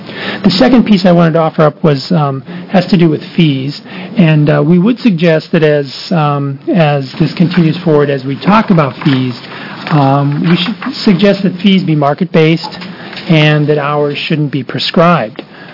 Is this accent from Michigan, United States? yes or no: no; Corvallis, Oregon, United States; I'm a mediator from Corvallis, and I'm president of the Oregon Mediation Association.